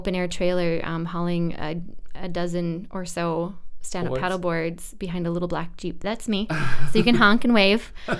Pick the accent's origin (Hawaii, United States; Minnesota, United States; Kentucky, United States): Minnesota, United States; Born and raised in Minnesota, but not the Lakes Country, actually.